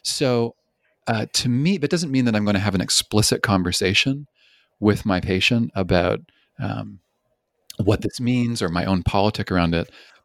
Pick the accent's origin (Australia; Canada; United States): Canada; also born or lived in British Columbia; I'm originally from Canada, and I spent 10 years in British Columbia.